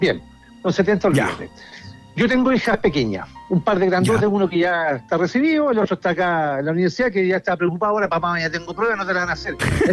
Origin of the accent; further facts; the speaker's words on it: Chile; Y te voy a responder entonces como un chileno.